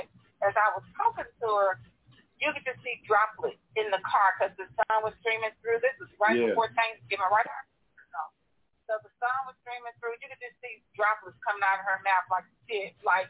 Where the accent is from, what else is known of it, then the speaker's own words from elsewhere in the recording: Clarksville, United States; I had gone down to my hometown of Clarksville, and I was taking care of my mom.